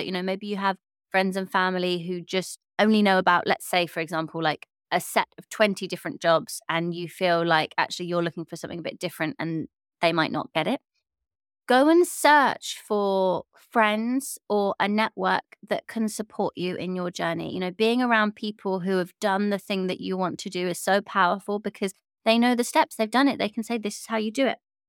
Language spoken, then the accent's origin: English; England, United Kingdom; The culture I grew up in England was so like anti-help.